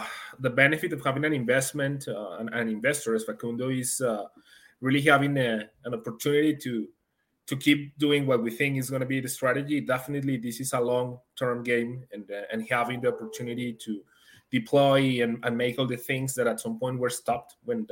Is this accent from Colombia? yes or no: yes; Bogota, Bogotá, Colombia; English is a second language; I'm also here in Colombia, from Bogota.